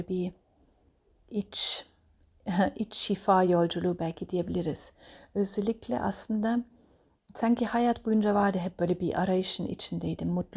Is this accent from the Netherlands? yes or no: no; Bavaria, Germany; Turkish is a second language; moved away as an adult; now in Turkey; İşte Almanya'da doğdum. Almanya'da Münih'e yakın küçük bir kasabada.